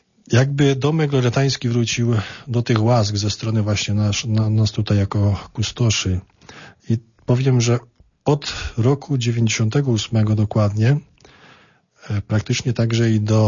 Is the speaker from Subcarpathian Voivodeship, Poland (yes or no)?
yes; Subcarpathian Voivodeship, Poland; jako że pochodzę z diecezji przemyskiej